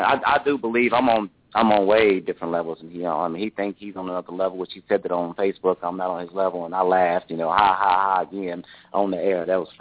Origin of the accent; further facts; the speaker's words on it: Chandler, Oklahoma, United States; now in Oklahoma City, United States; I'm from Chandler, Oklahoma, but I've lived in Oklahoma City, and, that's pretty much where I'm from.